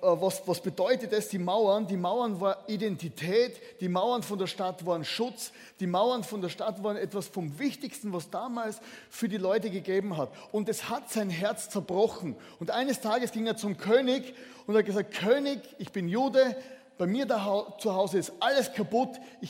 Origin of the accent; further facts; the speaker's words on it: Styria, Austria; falls euch mein Dialekt auffällt, ich komme aus der Südsteiermark, ja, das nicht erschrecken, das bin ich.